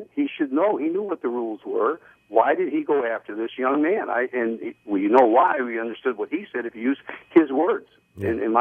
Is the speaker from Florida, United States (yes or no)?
yes; Florida, United States; also born or lived in Chicago; I'm from Florida. Basically, I lived in Chicago for 65 years